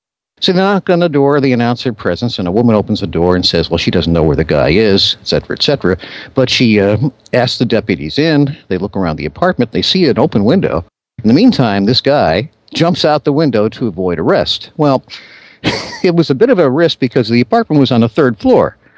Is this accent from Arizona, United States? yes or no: no; Chicago, Illinois, United States; a 35-year-old man from the near north side of my hometown, Chicago